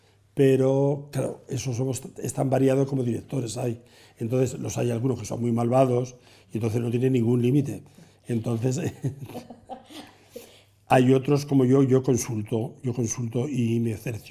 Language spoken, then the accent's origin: Spanish; Calzada de Calatrava, Castilla-La Mancha, Spain; en el pueblo, en mi pueblo, en Calzada de Calatrava.